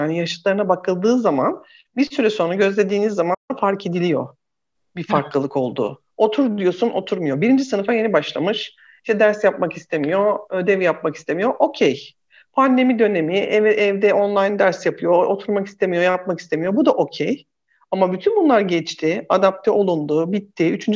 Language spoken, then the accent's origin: Turkish; İzmir, Turkey; born there; İzmir doğumluyum.